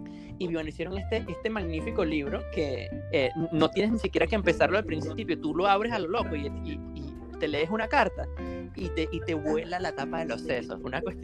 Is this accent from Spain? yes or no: no; Venezuela; siendo venezolano, bueno, te podrás imaginar lo duro que fue eso.